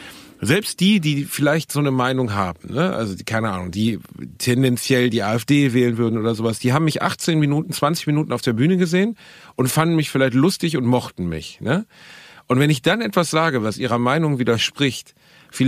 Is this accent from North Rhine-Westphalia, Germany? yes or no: yes; Gelsenkirchen, North Rhine-Westphalia, Germany; Ey, guck mal, ich bin in Gelsenkirchen aufgewachsen.